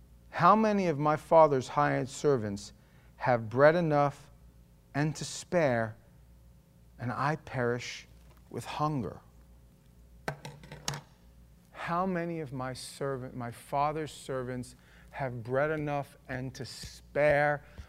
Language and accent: English; New York, United States; I come from New York. We don't do that prejudice thing in New York.